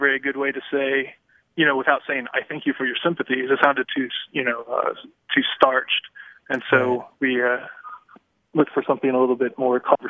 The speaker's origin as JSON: {"language": "English", "town": "Grapevine", "region": "Texas", "country": "United States", "said": "I'm from Grapevine, Texas."}